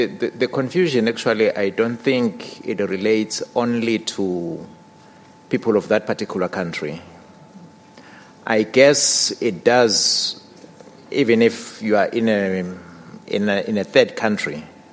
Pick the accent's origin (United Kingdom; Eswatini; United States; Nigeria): Eswatini; from Swaziland.